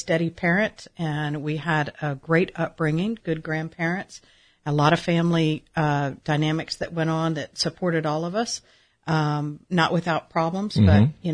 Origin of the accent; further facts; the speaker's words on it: St. Augustine, Florida, United States; also born or lived in Gainesville, Florida / DeLand, Florida; I was born in Gainesville and grew up in St. Augustine, okay. And then later years in DeLand, Florida.